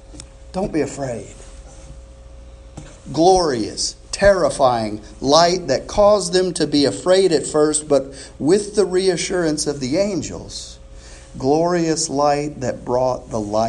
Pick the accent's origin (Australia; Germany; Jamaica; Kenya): Germany; also born or lived in Austria; much of my childhood, I grew up in Europe, Germany and Austria mostly